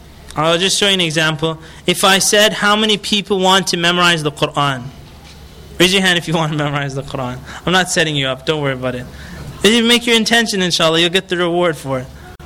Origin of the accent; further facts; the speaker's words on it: Canada; I'm just talking about even my experience growing up in Canada.